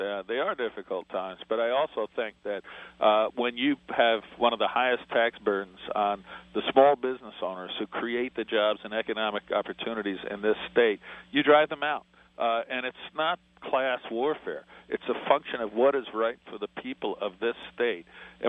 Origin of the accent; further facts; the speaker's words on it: New York, United States; but ultimately I'm a New Yorker. I love this state.